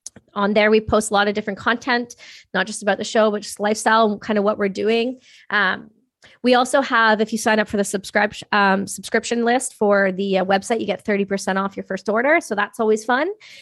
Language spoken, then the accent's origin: English; Canada; just because we're Canadian doesn't mean we're that far. We live on the border, so we're real close and we ship everything from here.